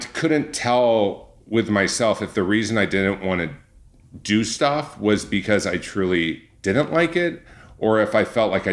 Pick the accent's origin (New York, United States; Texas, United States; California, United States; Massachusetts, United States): California, United States; But my background is, I grew up in Orange County.